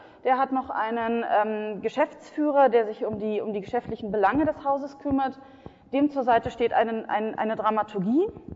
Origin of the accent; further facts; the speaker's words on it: Bavaria, Germany; ich weiß nicht genau, wie es in Österreich ist, ich komme aus Bayern und da ist das so, Theater ist tatsächlich ein Medium, das sehr, sehr offline ist.